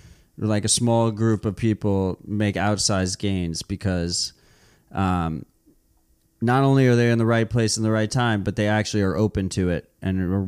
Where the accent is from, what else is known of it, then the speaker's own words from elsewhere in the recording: New York City, New York, United States; And just as a New Yorker, I am amazed because, you know, I was a New York Bitcoiner